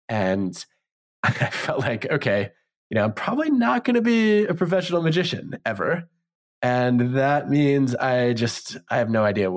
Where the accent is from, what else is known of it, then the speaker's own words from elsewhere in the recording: Detroit, Michigan, United States; I grew up in the Detroit suburbs